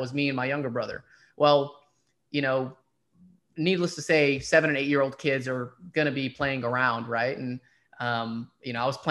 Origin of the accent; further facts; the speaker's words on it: Dalton, Georgia, United States; We grew up in Dalton, Georgia, so we would pray in a mosque that was literally in the hood.